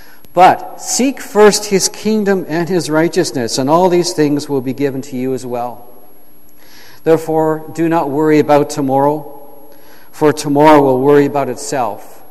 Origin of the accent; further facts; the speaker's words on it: Ontario, Canada; I grew up in Eastern Ontario, not far from Cornwall, not far from Montreal. So, I'm back here, this is my old stomping ground